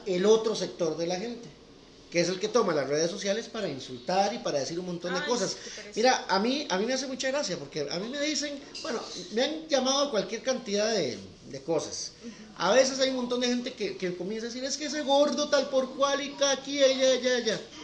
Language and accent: Spanish; Costa Rica; terminas siendo un tico más.